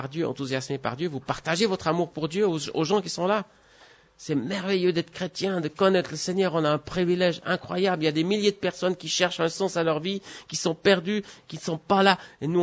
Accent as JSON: {"language": "French", "country": "Switzerland", "said": "je suis un bon Suisse, bien préparé"}